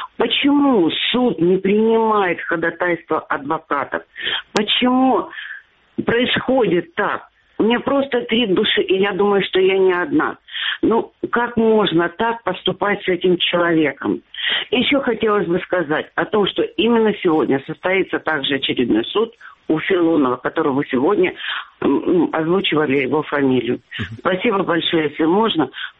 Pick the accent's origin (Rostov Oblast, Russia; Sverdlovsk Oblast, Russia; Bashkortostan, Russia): Rostov Oblast, Russia; Rostov-on-Don; я из Ростова-на-Дону.